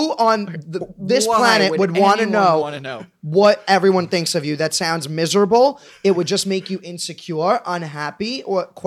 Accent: Staten Island, New York, United States; I could take care of myself. I'm from Staten Island.

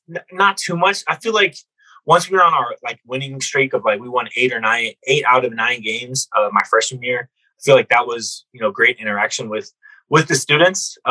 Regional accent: Minnesota, United States; So, I'm from Minnesota, so I'm a pro.

